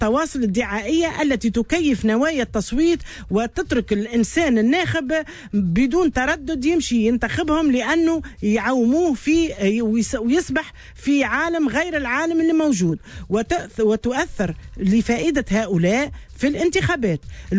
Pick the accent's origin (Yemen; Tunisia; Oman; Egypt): Tunisia; كيف ما عندنا في تونس